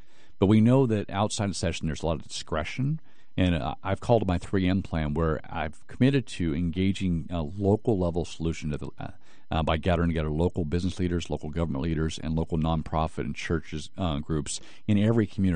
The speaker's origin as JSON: {"language": "English", "region": "Washington", "country": "United States", "tie": "born or raised there", "said": "I grew up in Eastern Washington, have exposure in Seattle and across different things."}